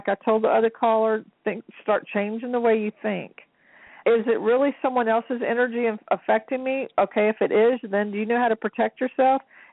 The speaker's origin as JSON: {"language": "English", "region": "Louisiana", "country": "United States", "said": "It's just like, I'm from Louisiana, okay? Voodoo in New Orleans is rampant."}